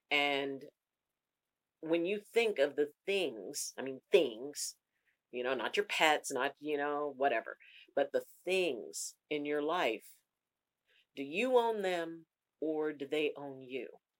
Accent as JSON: {"language": "English", "region": "Newfoundland and Labrador", "country": "Canada", "tie": "born there", "said": "I'm an Air Force brat. I was born in Ernest Arman Air Force Base in Newfoundland, Canada. And, you know, so we moved a lot and we never really had roots."}